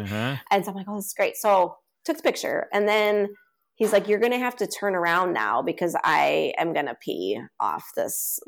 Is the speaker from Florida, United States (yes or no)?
no; Illinois, United States; I grew up in Illinois. So like that was the land of Lincoln.